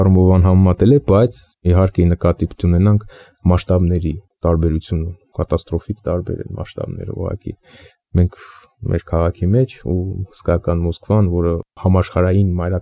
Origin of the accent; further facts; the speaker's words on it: Gyumri, Shirak, Armenia; born there; Ծնվել եմ Գյումրիում